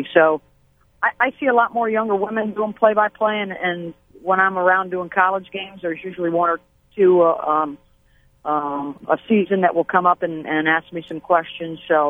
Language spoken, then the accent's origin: English; Syracuse, New York, United States; And myself growing up in Syracuse